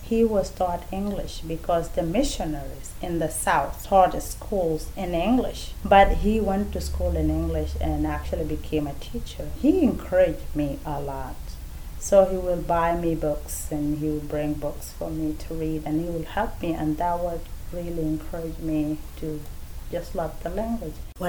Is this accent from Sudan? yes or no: yes; Sudan; moved away as an adult; now in Des Moines, United States; I am from Sudan originally. I came to the U.S. in 1998 because of the war in Sudan.